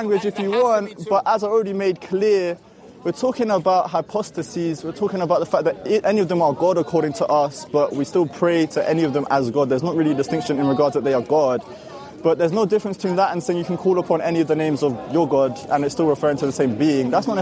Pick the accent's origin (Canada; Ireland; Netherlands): Ireland; No, no, no. I'm Irish, actually.